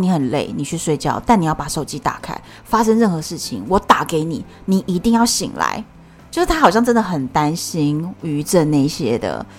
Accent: Taiwan; 所以以我们台湾人常常

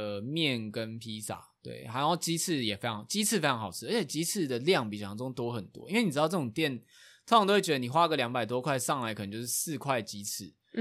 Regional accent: Tainan, Taiwan; now in Taipei, Taiwan; 我觉得终究有个时刻我住在台北的时间搞不好会超过台南，对

